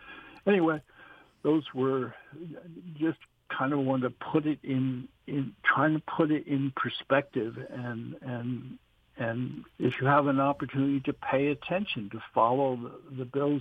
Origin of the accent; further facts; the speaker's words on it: New York City, New York, United States; I grew up in Manhattan, and so there was no place for a car in New York, and it was all buses and subways and things like that.